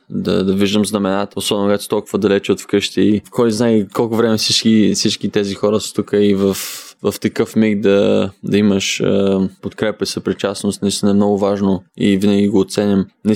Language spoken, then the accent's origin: Bulgarian; Haskovo, Haskovo Province, Bulgaria; Аз съм от Хасково, България.